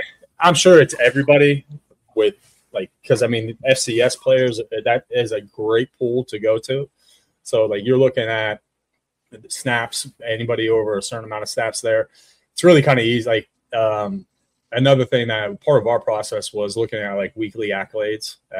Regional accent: Youngstown, Ohio, United States; It's why it's the place that I fell in love with when growing up in Youngstown, Ohio.

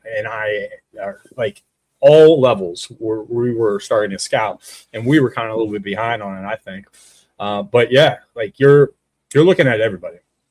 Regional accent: Youngstown, Ohio, United States; It's why it's the place that I fell in love with when growing up in Youngstown, Ohio.

